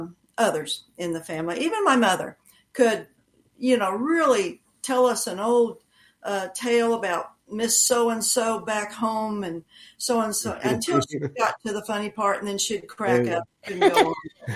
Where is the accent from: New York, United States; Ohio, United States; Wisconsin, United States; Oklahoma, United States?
Oklahoma, United States; I'm an Okie. I was born and raised in Oklahoma, though I've lived a number of different places.